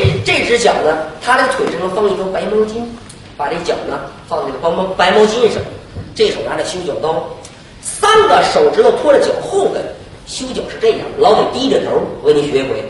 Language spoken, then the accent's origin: Chinese; Northeast China, China; 我东北人，我们家现在农村还有糊顶棚的呢。